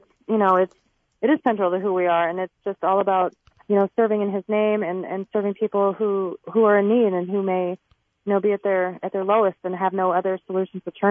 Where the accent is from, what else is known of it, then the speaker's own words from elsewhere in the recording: Arizona, United States; I'm sorry, I'm from Arizona